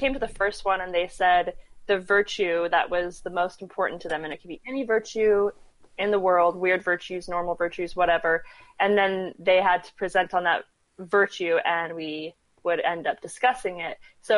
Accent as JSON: {"language": "English", "town": "Salt Lake City", "region": "Utah", "country": "United States", "tie": "born or raised there", "said": "But yeah, so I got to BYU and I grew up in Salt Lake. But even though I grew up in Salt Lake, I didn't understand how weird Provo, Utah was."}